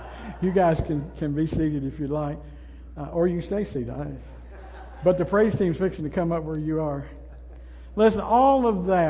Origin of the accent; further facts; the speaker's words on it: Lexington, Kentucky, United States; I think about where we grew up in Lexington.